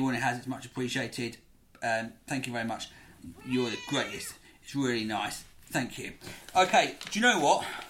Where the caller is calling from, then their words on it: Wales, United Kingdom; I'm from South Wales.